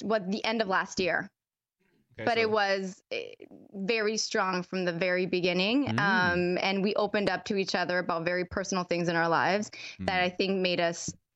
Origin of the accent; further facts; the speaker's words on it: Montreal, Quebec, Canada; we're both from Montreal